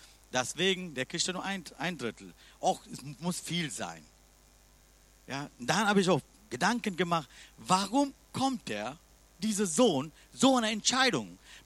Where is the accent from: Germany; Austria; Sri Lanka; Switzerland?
Sri Lanka; German is a second language; obwohl ich bin aus Sri Lanka, ich kann noch diese Geschichte verstehen. Ich bin keine Jude